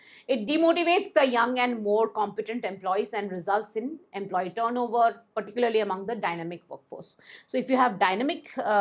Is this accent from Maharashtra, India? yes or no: yes; Nashik, Maharashtra, India; I want to go back to Nasik, and Nasik is my hometown. So if required, I can come anytime from Nasik to Mumbai